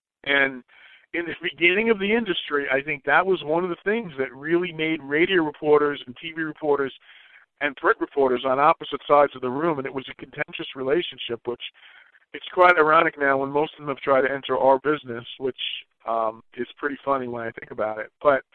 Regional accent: New York, United States; And I remember my young days, and not only in the business, but growing up in New York

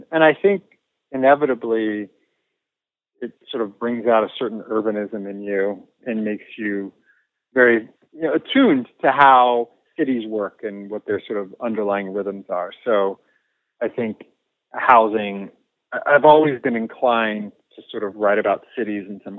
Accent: California, United States; also born or lived in New York; I grew up in the Bay Area, and I went to college in Southern California. And then I moved to New York after starting my journalism career. And I moved back home after 10 years.

